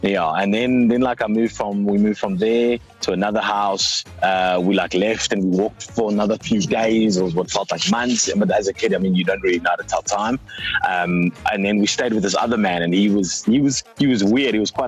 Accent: Kimberley, Northern Cape, South Africa; born there; I was born in Kimberley. Apparently, I was born in Kimberley.

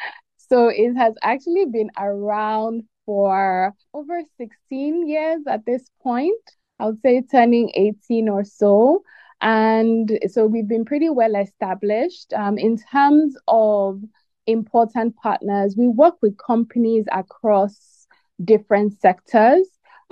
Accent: Nigeria; I am from Nigeria.

